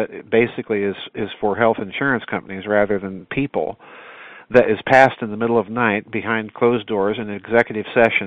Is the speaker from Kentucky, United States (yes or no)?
no; South Dakota, United States; I read a story about my home state of South Dakota, which was forced to accept refugees.